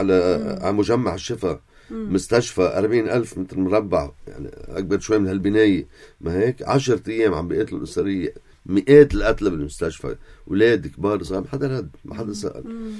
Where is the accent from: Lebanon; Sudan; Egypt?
Lebanon; نحن كنا أولاد لبنان